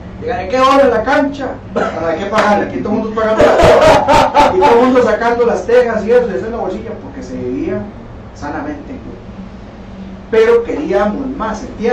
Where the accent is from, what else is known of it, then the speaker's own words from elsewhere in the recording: Moravia, San José, Costa Rica; yo no soy de Pavas, pero yo fui de Moravia, yo estaba en Moravia